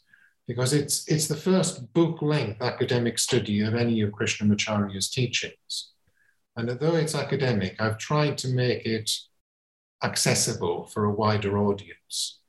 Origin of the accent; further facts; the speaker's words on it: England, United Kingdom; And coming at it from somebody who's not a Hindu and growing up in England, then how do I relate to that tradition?